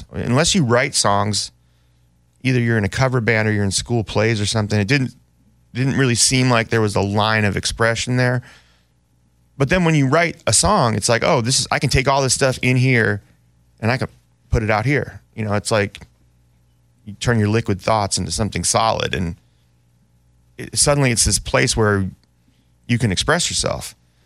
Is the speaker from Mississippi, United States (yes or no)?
no; Oakland, California, United States; especially growing up in Oakland, there's a lot, you know … is really big